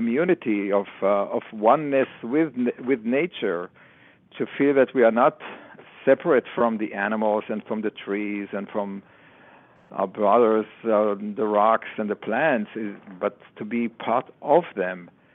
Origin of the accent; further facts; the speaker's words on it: Israel; English is a second language; I grew up in kibbutz in Israel, and I was very much exposed to nature all my childhood.